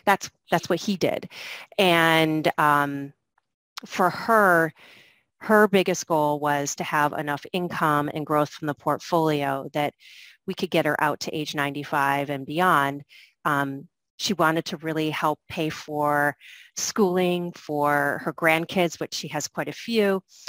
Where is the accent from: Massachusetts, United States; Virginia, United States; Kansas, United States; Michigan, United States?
Michigan, United States; also born or lived in Vermont; now in New York City, United States; I moved there from the Midwest. I grew up in Michigan, went to college in Vermont, and then moved to New York City.